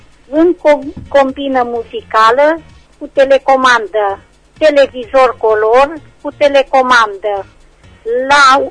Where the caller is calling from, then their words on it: Reșița, Caraș-Severin, Romania; din Reșița și am câteva anunțuri de reînnoit.